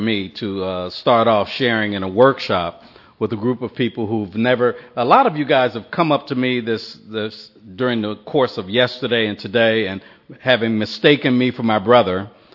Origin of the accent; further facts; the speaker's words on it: Los Angeles, California, United States; born there; I was born on December the 7th, 1954, in Los Angeles, California, actually in a little suburban area of Los Angeles called Watts.